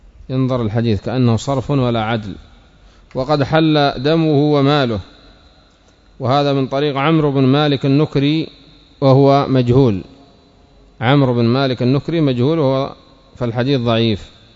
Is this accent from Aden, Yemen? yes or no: yes; Aden, Yemen; وفي بلادنا عدن المحروسة تغلق المطاعم